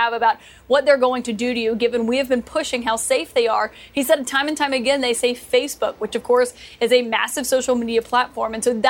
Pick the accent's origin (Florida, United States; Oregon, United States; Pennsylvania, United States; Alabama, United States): Alabama, United States; including my home state of Alabama